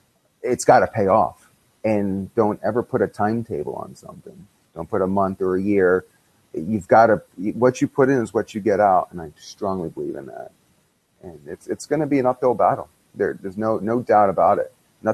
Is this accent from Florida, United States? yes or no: yes; Florida, United States; I'm from Florida. There's rock? Yeah, we have little pebbles in our backyard.